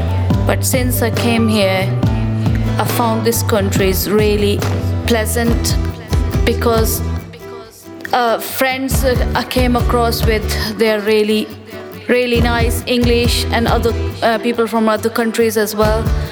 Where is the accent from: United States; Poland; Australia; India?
India; English is a second language; moved away as an adult; now in England; I'm from India. I came to England to study, and it's been nearly 7 years I'm here.